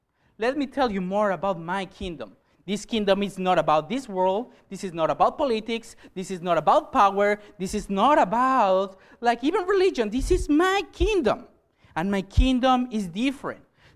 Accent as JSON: {"language": "English", "country": "Mexico", "second_language": "English", "said": "You know, I'm from Mexico."}